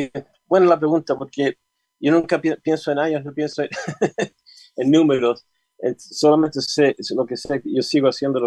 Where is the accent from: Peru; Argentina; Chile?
Chile; born there; yo nací en Chile, yo soy hispano.